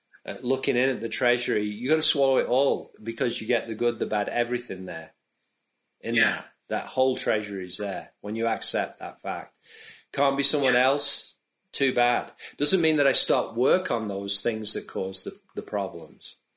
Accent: Manchester, North West England, United Kingdom; born there; well, I was born in Manchester in 1955, then...

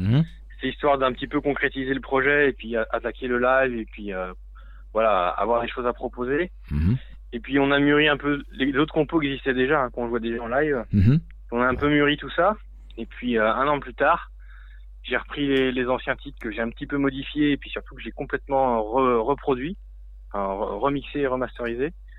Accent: Nantes, Pays de la Loire, France; also born or lived in Angers; Alors, moi, je suis nantais.

